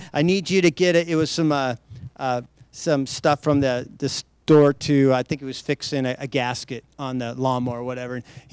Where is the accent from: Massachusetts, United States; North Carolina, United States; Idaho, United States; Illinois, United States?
Idaho, United States; I grew up in Idaho in the woods of Idaho. We were doing everything under the sun.